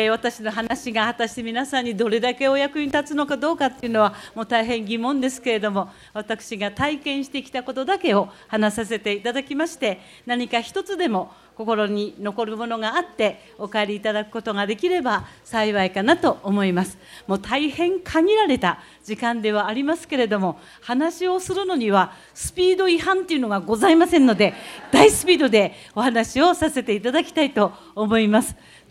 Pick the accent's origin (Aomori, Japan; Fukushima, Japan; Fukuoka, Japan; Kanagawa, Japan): Fukushima, Japan; 実は私は東北の福島県出身なんですね。